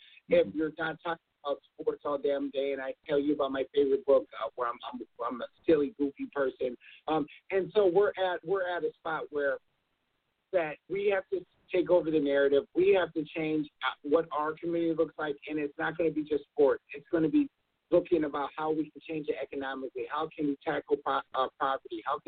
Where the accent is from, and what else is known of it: Minnesota, United States; born or raised there